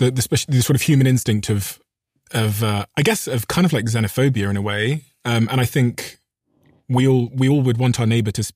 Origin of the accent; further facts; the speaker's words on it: Botswana; now in United States; And I came from Botswana and I moved into an all white neighborhood.